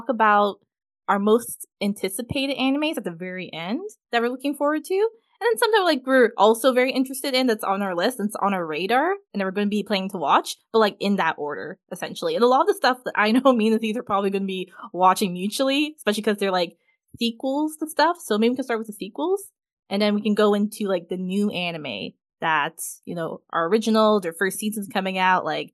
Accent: Canada; I'm a Canadian. I don't know what's going on over there.

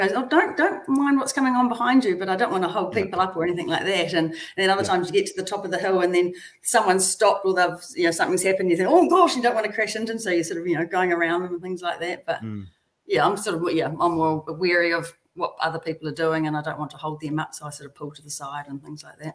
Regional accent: Palmerston North, Manawatū-Whanganui, New Zealand; because we're from Palmerston North

